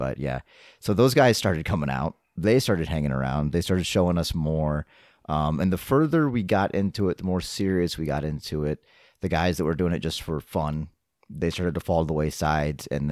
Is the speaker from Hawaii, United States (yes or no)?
no; Indianola, Iowa, United States; So growing up in Indianola, our barber trained at Harley Race's Academy down in St. Louis, started working around the Midwest